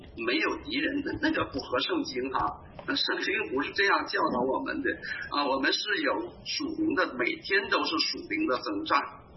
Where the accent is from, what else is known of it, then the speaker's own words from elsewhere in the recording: China; 我们从大陆来的，